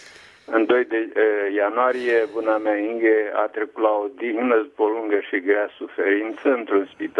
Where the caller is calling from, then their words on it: Germany; și sunt din Germania